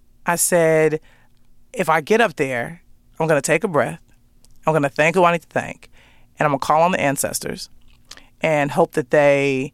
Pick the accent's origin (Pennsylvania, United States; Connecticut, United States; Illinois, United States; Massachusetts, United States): Illinois, United States; Chicago; That's an addiction that I have because I'm just from Chicago and it's sort of ingrained into me.